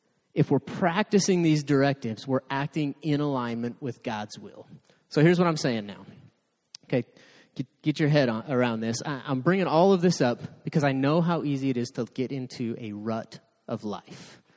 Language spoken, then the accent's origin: English; United States; because I'm an American, right? In America, like, you put enough salt on it, we'll eat pretty much anything.